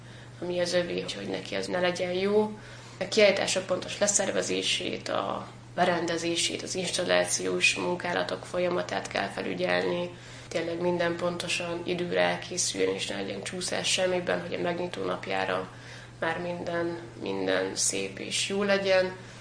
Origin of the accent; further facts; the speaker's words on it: Eger, Heves, Hungary; én EGRI vagyok, és nagyjából tényleg ismerem az embereket